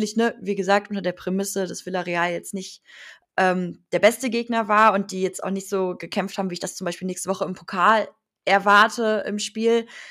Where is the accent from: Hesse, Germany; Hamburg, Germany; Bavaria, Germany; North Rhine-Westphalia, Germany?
North Rhine-Westphalia, Germany; Leverkusen; ich bin in Leverkusen geboren, ich wohne hier mein ganzes Leben lang